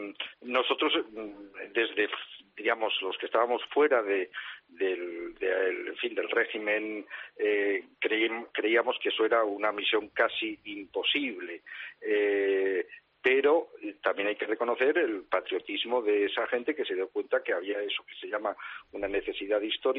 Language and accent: Spanish; Spain